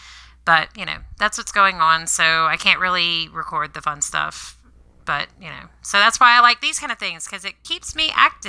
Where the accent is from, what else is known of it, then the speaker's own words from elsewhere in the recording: Baton Rouge, Louisiana, United States; I grew up in Baton Rouge, but I like New Orleans.